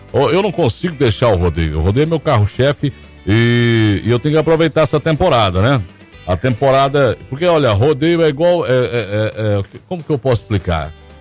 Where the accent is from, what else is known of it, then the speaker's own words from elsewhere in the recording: Tapejara, Paraná, Brazil; é lá da minha região de Tapejara, no Paraná